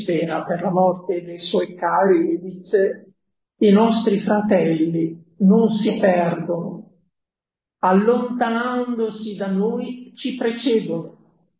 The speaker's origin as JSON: {"language": "Italian", "town": "Bergamo", "region": "Lombardy", "country": "Italy", "said": "io sono di Bergamo e l'ho vissuto in diretta."}